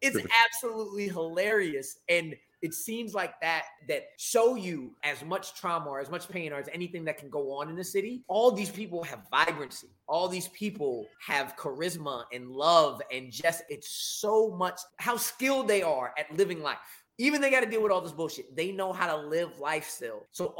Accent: Oakland, California, United States; that I don't deal with being a black person growing up in Oakland

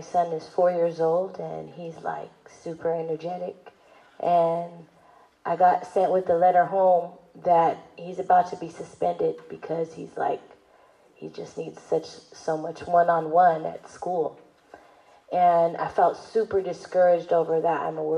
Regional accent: Long Beach, California, United States; I'm from Long Beach.

